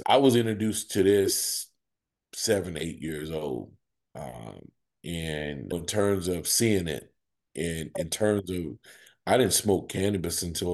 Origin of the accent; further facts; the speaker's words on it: North Carolina, United States; So I spent my time summers in New Jersey, and I grew up in North Carolina.